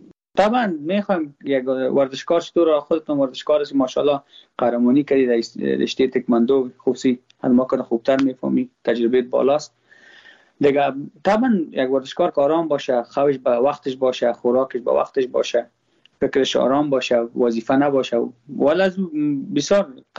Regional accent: Afghanistan; من خوش نم ما خود ما افغان هستم

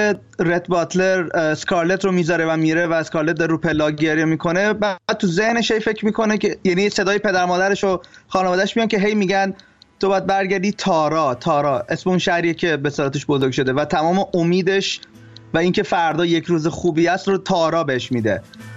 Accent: Iran; moved away; وقتی که خب از ایران مهاجرت کردم

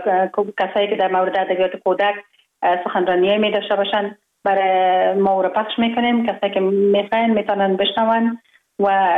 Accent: Kabul, Afghanistan; born or raised there

